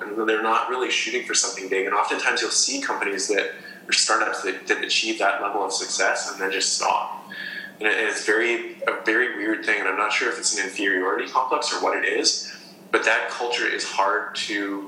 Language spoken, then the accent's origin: English; Saskatchewan, Canada; also born or lived in Boston / Seattle / San Francisco / San Jose; Originally from Saskatchewan.